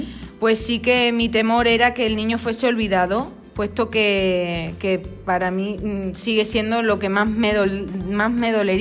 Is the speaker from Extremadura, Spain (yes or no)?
yes; Guareña, Extremadura, Spain; Nosotros somos de Guareña.